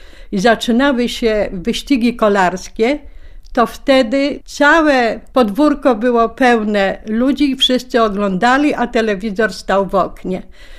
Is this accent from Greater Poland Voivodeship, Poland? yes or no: no; Lublin, Lublin Voivodeship, Poland; Urodziłam się w Lublinie i jestem rodowito lublinianką. Mieszkałam i mieszkam cały czas w Lublinie. Na początku mieszkałam na ulicy Kołodziejskiej, której już teraz nie ma.